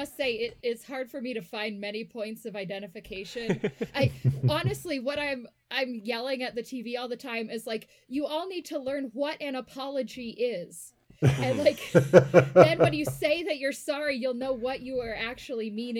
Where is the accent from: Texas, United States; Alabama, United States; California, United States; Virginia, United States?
Texas, United States; Dallas; I live in Utah and didn't grow up. I grew up in Dallas, which doesn't have a lot of hiking opportunities super close by.